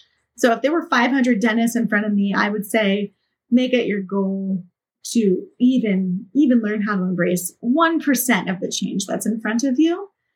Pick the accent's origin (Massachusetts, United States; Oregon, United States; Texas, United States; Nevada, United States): Oregon, United States; Portland; It'll take place in my hometown in Portland, Oregon.